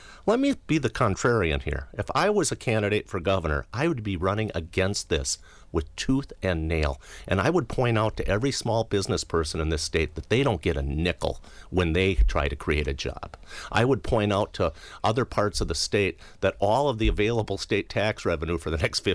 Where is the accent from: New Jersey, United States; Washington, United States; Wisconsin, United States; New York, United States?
Wisconsin, United States; Verona; Epic's in my hometown, and frankly, to do a Joy thing, my wife works for them, so I have some tie to this. But I've seen what happened in Verona.